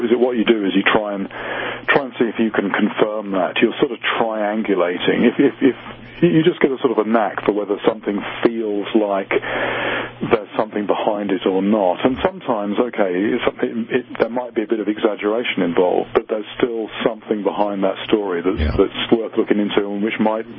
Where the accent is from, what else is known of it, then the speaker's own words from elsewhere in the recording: England, United Kingdom; I grew up in England, but in my case, I took myself off to India in 1982